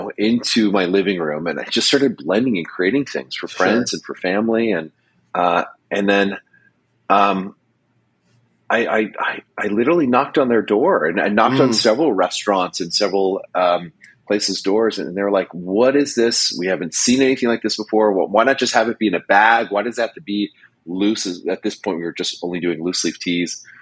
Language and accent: English; United States; I'm an American.